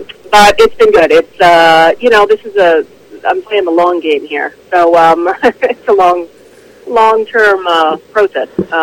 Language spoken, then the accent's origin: English; Canada; to go in there as a Canadian and not as an American